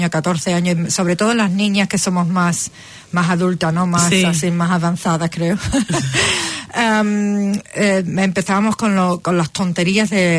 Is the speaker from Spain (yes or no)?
yes; Seville, Andalusia, Spain; No sé si sabéis que mi madre es alemana. Entonces, pues, viviendo en España y nos criamos en Sevilla